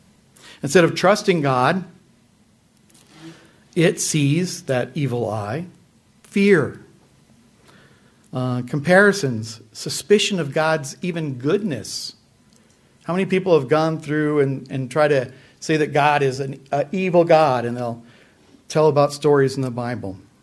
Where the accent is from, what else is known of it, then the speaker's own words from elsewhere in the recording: Midwest, United States; This reminds me of something from my childhood growing up in the Midwest. We have something there called humidity that you don't really have too much out here.